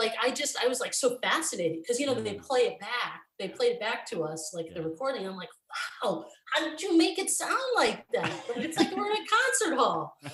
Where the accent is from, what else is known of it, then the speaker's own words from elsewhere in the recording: Scranton, Pennsylvania, United States; I came from Scranton's, like, you know, fairly small town, 75,000 people. And then I went to school in Pittsburgh, which was definitely a big city.